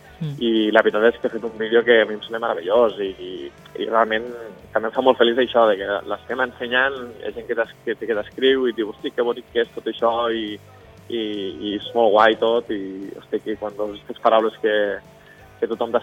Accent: Flix, Catalonia, Spain; perquè jo soc de Flix i per mi és una manera de... Bueno, és natural, no? D'ensenyar a casa meua

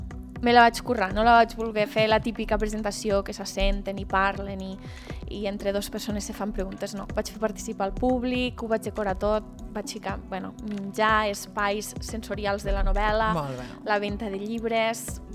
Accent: Deltebre, Catalonia, Spain; anar a Deltebre, al meu poble

